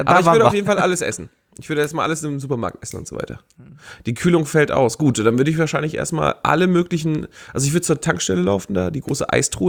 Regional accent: Hamburg, Germany; Ich komme aus der Gegend von Hamburg

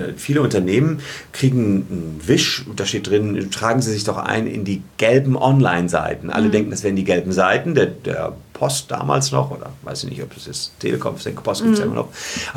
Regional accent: Gevelsberg, North Rhine-Westphalia, Germany; seit ich 15 bin, habe ich angefangen, für die Lokalzeitung in meinem Heimatdorf Gevelsberg zu schreiben. So, das ist irgendwie um Ennepe-Ruhr-Kreis, Ennepetal, Wuppertal, Hagen kennt man vielleicht. So, da in der Ecke ist das.

